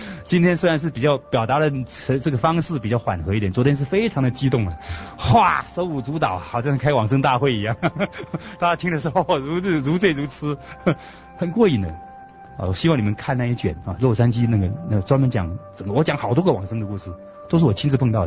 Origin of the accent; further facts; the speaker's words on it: Guangdong, China; 识听唔识讲，我系广东人啊，但是识听唔识讲，我听得懂。